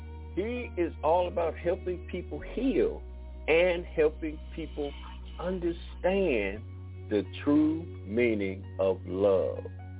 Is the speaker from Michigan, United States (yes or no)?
yes; Detroit, Michigan, United States; when I told them I was from Detroit, it started groaning and moaning